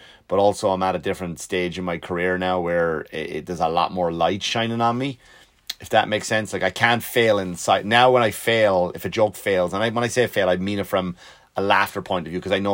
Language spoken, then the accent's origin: English; Ireland; Because here's the thing, like, I'm from Ireland, right?